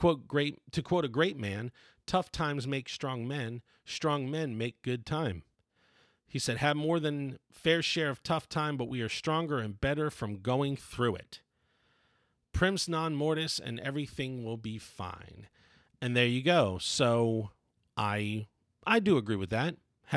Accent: Maryland, United States; He's in my hometown. Well, he's back near Baltimore. So when I go home, we're supposed to hang out and have a beer.

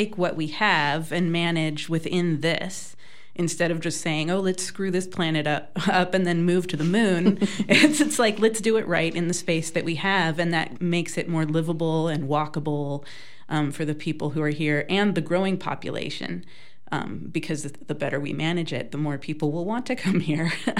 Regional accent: Los Angeles, California, United States; also born or lived in Portland, United States; I grew up in Los Angeles, which is famous for sprawl. And then I moved to Portland, Oregon area for college.

